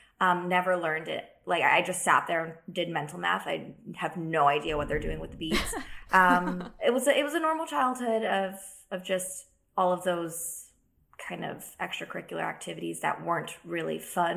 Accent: Diamond Bar, California, United States; I grew up in Diamond Bar. And I went to school. I moved around quite a bit, but it was all in that area of Hacienda Heights, Roland Heights, Diamond Bar, you know, where all the Asians are.

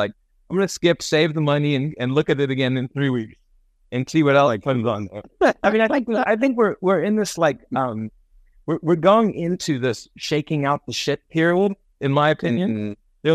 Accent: South Africa; I'm born and raised in South Africa.

